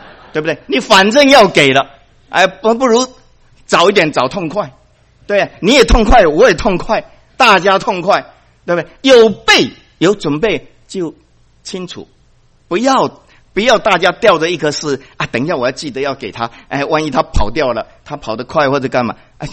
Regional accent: Taiwan; 因为我从台湾来，我只能够啊用台湾来形容，我不晓得别的地方了。

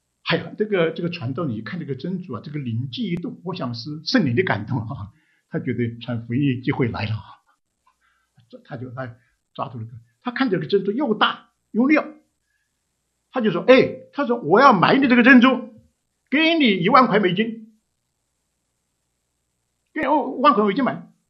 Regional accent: China; 我们中国人啊，佛教比较有学问，对不对？

